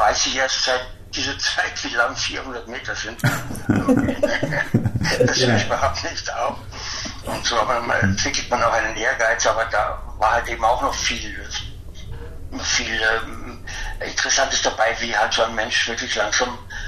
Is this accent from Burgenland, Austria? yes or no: no; Vienna, Austria; Und ich bin ja nun in Wien aufgewachsen